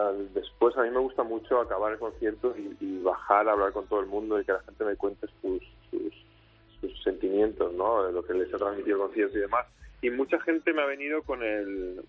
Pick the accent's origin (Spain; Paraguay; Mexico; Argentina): Spain; Balearic Islands; somos de aquí, de Mallorca